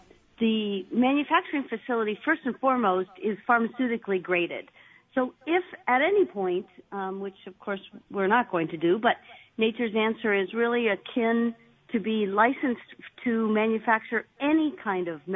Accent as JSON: {"language": "English", "region": "Minnesota", "country": "United States", "said": "I laugh because I'm from Minnesota originally, and when you talk about rain, you talk about buckets coming down."}